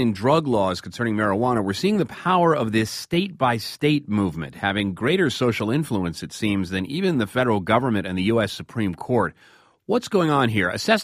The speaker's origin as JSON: {"language": "English", "country": "Brazil", "second_language": "English", "moved": "yes", "lives_now": "United States", "said": "From Austin, Texas, I got married in Minneapolis to my partner. We've been living together for the past 11 years. I'm from Brazil"}